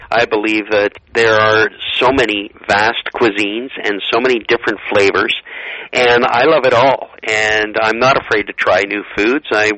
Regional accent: Canada; I am Canadian, 100% about it.

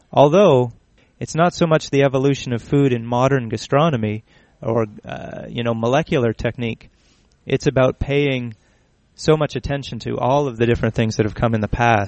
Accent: Niagara, Ontario, Canada; moved away as an adult; now in Toronto, Canada; I'm a native Canadian from Niagara. I grew up in Niagara and moved to Toronto when I was 18 as I started my formal cooking apprenticeship.

